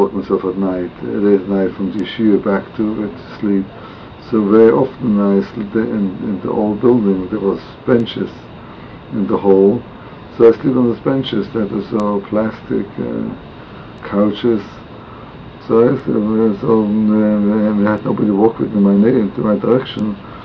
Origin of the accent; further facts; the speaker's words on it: Switzerland; I come from Switzerland.